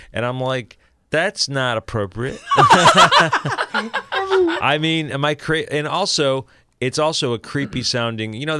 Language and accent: English; Highland Park, Illinois, United States; now in New York, United States; Highland Park, Illinois.